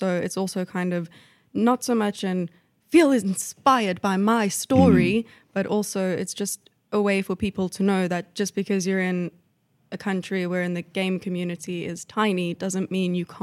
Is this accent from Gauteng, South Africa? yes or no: yes; Johannesburg, Gauteng, South Africa; I am from Johannesburg, South Africa.